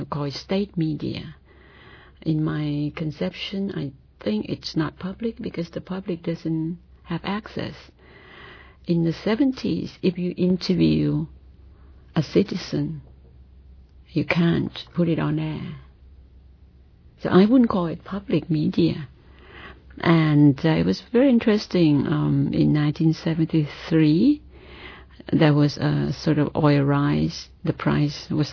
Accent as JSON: {"language": "English", "country": "Thailand", "second_language": "English", "said": "I come from Thailand and I teach there."}